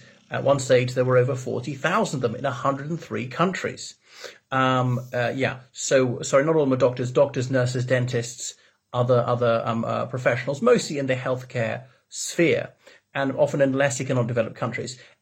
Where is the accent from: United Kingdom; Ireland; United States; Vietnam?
Ireland; from Ireland and I'm talking about Cuban medical missionaries and medical internationalism.